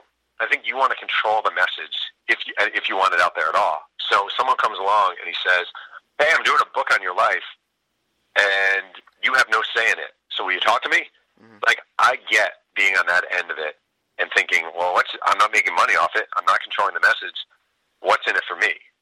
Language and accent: English; New York, United States; so I grew up in New York